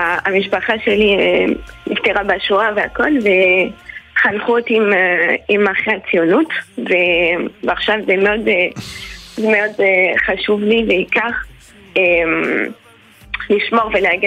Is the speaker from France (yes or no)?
yes; France; Hebrew is a second language; now in Haifa, Israel; אנחנו צרפתים פה, בחיפה